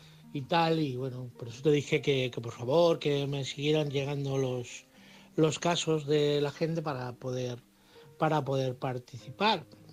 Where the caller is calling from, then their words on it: Madrid, Community of Madrid, Spain; de Madrid.